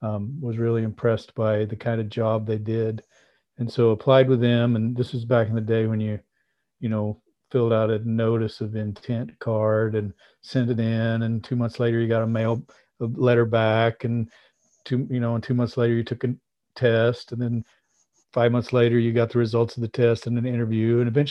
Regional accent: Weatherford, Texas, United States; I went and applied to be a police officer at my hometown in Weatherford, Texas, just west of Fort Worth.

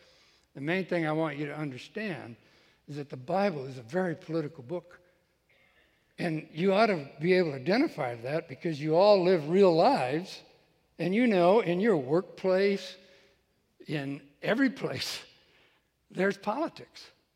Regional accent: Iowa, United States; Now, I'm from Iowa, married to a farm girl, so I know what runs downhill.

